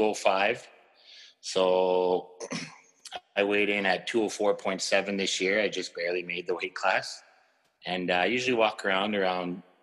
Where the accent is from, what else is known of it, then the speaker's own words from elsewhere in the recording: Edmonton, Alberta, Canada; I'm from Edmonton, Alberta, Canada. I started weight training at 18 years old. And I still live in Edmonton now.